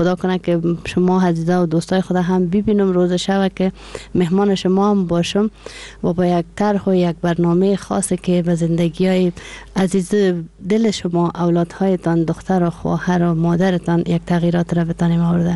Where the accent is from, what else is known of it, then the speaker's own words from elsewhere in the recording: Kandahar, Afghanistan; ولایت ما از پشت از قندار هستم، از رورابات قندار، ولی از در وردک جای جایداد ما هسته.